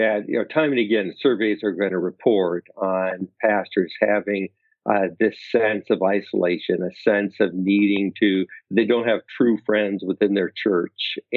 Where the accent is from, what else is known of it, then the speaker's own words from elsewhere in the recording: Oregon, United States; I think I look back at my small town that I grew up in Oregon, and I know there was more contact across denominations.